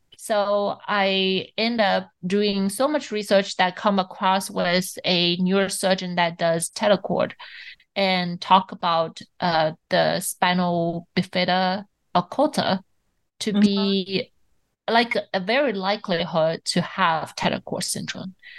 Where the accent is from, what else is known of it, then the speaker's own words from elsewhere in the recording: Shanghai, China; I grew up in Shanghai